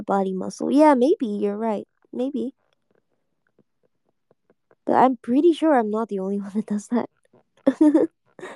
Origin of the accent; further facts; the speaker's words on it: Canada; I'm Canadian, so my excuse is that we're built different.